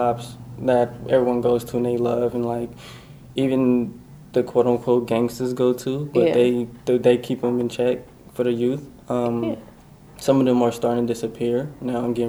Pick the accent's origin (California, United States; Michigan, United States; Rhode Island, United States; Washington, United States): California, United States; Oakland; Oakland, California.